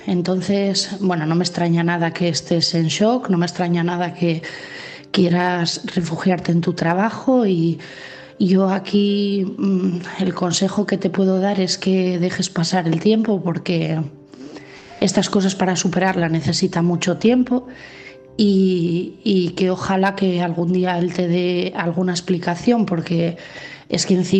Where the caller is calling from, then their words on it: Asturias, Spain; de Asturias